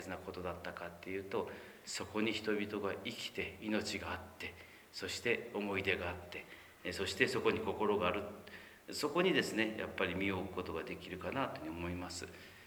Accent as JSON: {"language": "Japanese", "town": "Minamiaso", "region": "Kumamoto", "country": "Japan", "tie": "born or raised there", "said": "実は阿蘇の大橋があるところはですね、私の実家があるところで、あそこの橋から歩いて5分ぐらいのところに実家がありまして、で、そこは立野地区っていうところなんですけども、"}